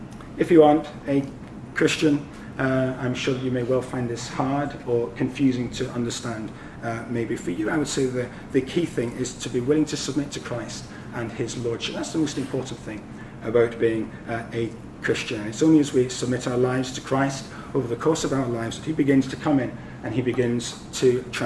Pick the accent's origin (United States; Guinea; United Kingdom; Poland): United Kingdom; Scotland; now in Hong Kong; I come from Scotland, where real men wear kilts